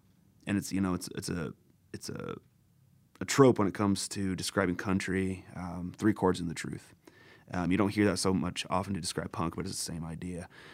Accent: Browning, Montana, United States; a composite of some of the stories I heard working in there, as well as some of the stuff I saw growing up in Browning, Montana.

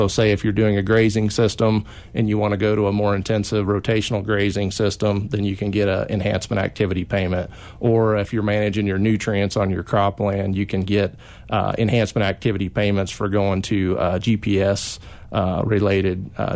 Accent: Kiowa, Kansas, United States; I was raised in South Central Kansas, a little town of Kiowa. Grew up in town, but my grandmother's farm was just a few miles away

